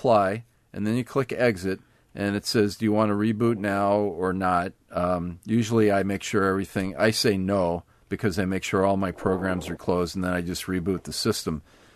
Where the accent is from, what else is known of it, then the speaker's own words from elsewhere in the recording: New York, United States; I grew up in New York, so Nathan's, you know